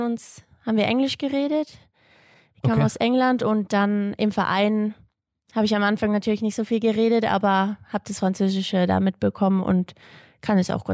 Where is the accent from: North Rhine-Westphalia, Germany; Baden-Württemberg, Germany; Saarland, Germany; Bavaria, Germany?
Baden-Württemberg, Germany; Lörrach; also born or lived in Geneva, Switzerland; Also ich bin in Basel in der Schweiz geboren und bin auch dort unten eigentlich groß geworden, also dann auf der deutschen Seite in Lörrach und habe aber auch einen Teil von meiner Kindheit in der Schweiz verbracht, in Genf.